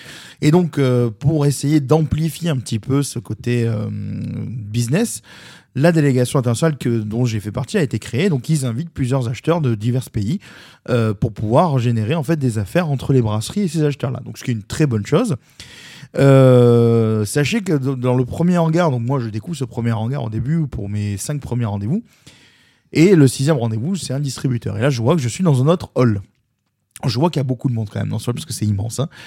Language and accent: French; Marseille, Provence-Alpes-Côte d'Azur, France; chez nous à Marseille